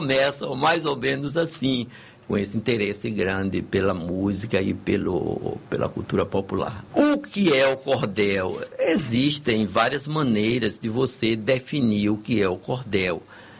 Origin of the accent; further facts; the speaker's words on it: Santa Bárbara, Bahia, Brazil; porque eu sou baiano de Santa Bárbara, que é ali Portal do Sertão, entre Serrinha e Feira de Santana